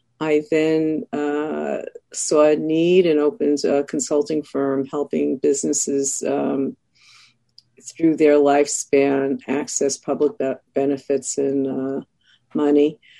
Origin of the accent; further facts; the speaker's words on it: Brooklyn, New York, United States; accent: New York; I'm a native New Yorker, if you can't tell from my accent which part of Brooklyn exactly I'm from, but I grew up here and I'm educated here through the public school system, Brooklyn College